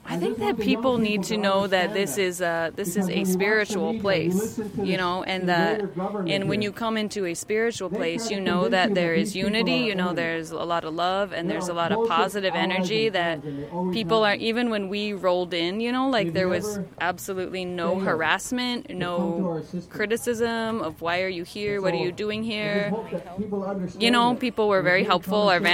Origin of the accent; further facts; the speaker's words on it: Gallup, New Mexico, United States; now in Twin Cities, United States; Originally, I'm from Gallup, New Mexico. I've lived in the Twin Cities for 8 years now, and I work in the Native community there